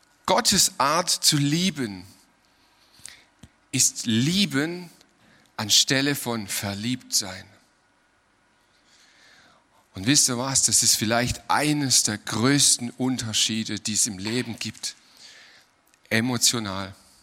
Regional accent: Lüdenscheid, North Rhine-Westphalia, Germany; born there; geboren wurde ich in Lüdenscheid, das ist ja auch irgendwo auf der Welt, das ist eine Stadt.

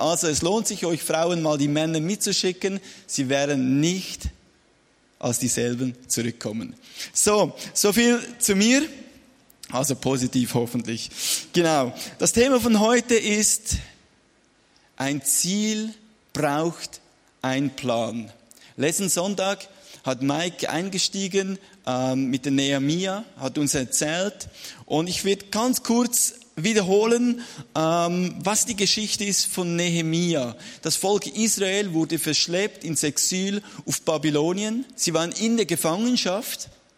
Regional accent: Zurich, Switzerland

